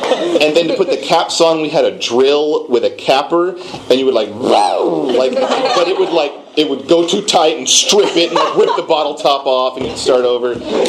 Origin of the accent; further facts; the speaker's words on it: Beaumont, Texas, United States; Oh, man, I'm from Beaumont.